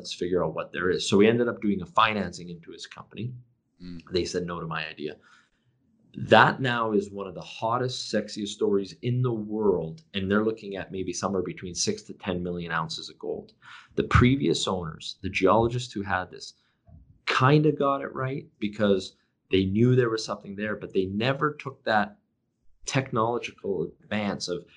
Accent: British Columbia, Canada; as a guy born and raised in British Columbia, my parents came here as immigrants.

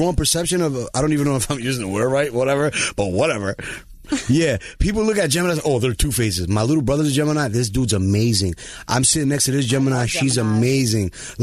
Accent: New York, United States; now in Dallas, United States; I know we in Dallas, but I'm from New Yuri.

